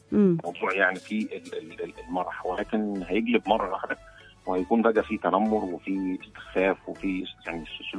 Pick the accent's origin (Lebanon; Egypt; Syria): Egypt; Upper Egypt; accent: Saidi; فشرف لي طبعا أن أنا أكون منتمي وأن أنا أتكلم باللهجة الصعيدي